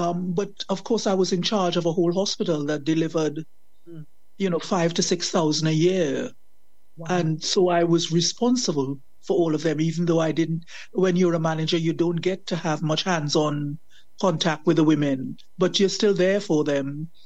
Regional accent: Trinidad & Tobago; moved away as an adult; now in United Kingdom; I am a Windrush veteran. I came in from Trinidad and Tobago in 1969 to start nursing and I've been here ever since. I married a fellow Trinidadian

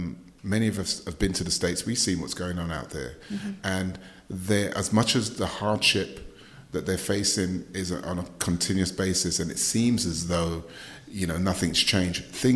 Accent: London, United Kingdom; growing up in North London, going to school in Tottenham

